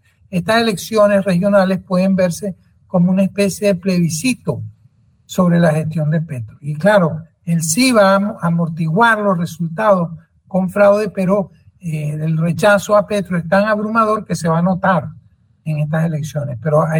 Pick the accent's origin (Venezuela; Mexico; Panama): Venezuela; Yo como venezolano veo que está pasando exactamente lo mismo en Colombia